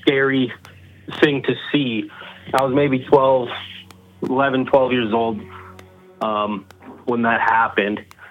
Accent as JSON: {"language": "English", "town": "Edmonton", "region": "Alberta", "country": "Canada", "tie": "born there", "also_born_or_lived": "Ontario", "lives_now": "Calgary, Canada", "said": "I was born in Edmonton, and when I called last, I was living in Ontario, but now I'm living in Calgary."}